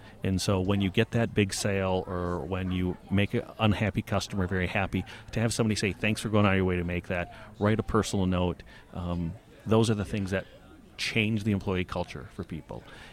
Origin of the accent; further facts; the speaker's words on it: Michigan, United States; I agree. I'm from Michigan, so this is very warm for me.